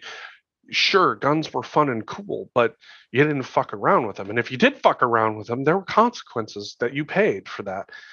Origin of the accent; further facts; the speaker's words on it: Montana, United States; I grew up in Montana.